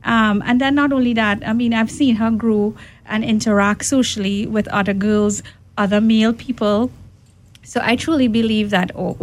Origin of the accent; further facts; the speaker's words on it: Trinidad & Tobago; accent: Trinidadian; And it was funny because my accent is Trinidadian.